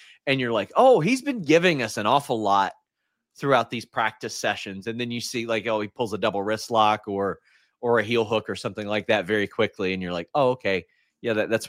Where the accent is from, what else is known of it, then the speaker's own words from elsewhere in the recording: Elizabethtown, Kentucky, United States; I'm from Elizabethtown, Kentucky, and wow, everyone in that picture looks familiar.